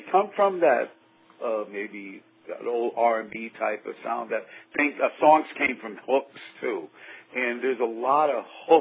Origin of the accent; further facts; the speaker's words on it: Northeast, United States; And we're from the Northeast, so we understand the fall.